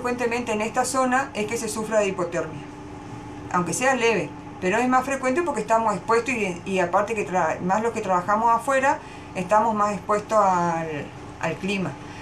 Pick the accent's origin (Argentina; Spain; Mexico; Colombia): Argentina; Goya, Corrientes; also born or lived in Curuzú Cuatiá; yo nací en Cruzú, mi hermana y yo, mi papá era militar, mi familia es de Goya, así que circunstancialmente mi hermana y yo nacimos en Cruzú, volvimos a Goya, ahí ya nació mi hermano